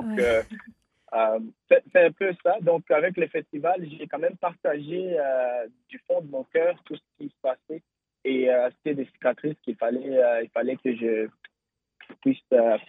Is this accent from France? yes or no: no; DR Congo; chez nous, en République démocratique du Congo, on a vécu ça toute la vie.